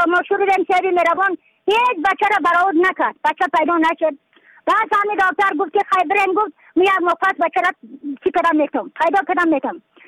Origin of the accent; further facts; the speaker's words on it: Badakhshan, Afghanistan; از بدخشان هستم، مرکز بدخشان، ولسوالی اتل پایان، قیره وینگ